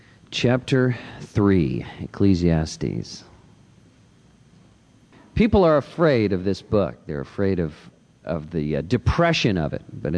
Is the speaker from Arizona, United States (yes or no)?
no; Scotts Valley, California, United States; in a little store in Camp Evers in Scotts Valley, California, this little wide spot in the road down my hometown.